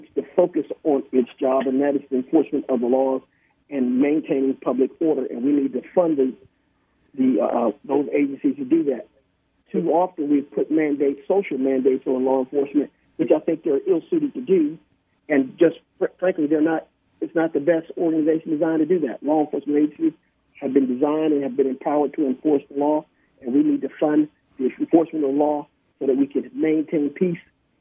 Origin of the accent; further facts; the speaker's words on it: Fairfield, Alabama, United States; I grew up in Fairfield, Alabama. Graduated Fairfield High School.